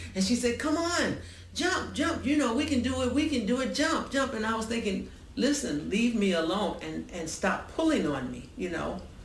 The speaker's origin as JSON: {"language": "English", "town": "Chicago", "region": "Illinois", "country": "United States", "tie": "born or raised there", "said": "I was raised and born in Chicago, Illinois. And when I was 12 years old, I went to the local grammar school like everybody else."}